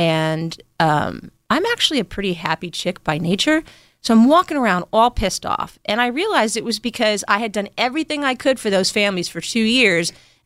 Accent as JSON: {"language": "English", "region": "New York", "country": "United States", "tie": "born or raised there", "said": "I grew up in New York. I went to Berkeley, for God's sake."}